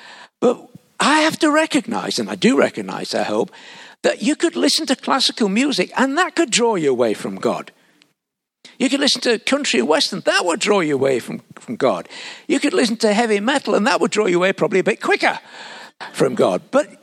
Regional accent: Yorkshire and the Humber, United Kingdom; where I grew up in Yorkshire

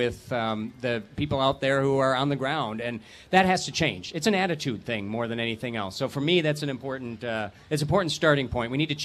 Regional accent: Detroit Lakes, Minnesota, United States; I fished a lot when I was a kid. I grew up in Detroit Lakes, but I haven't done much of that lately.

